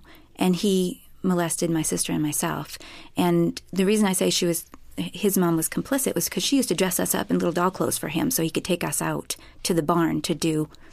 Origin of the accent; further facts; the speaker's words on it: New Hampshire, United States; I'm from New Hampshire.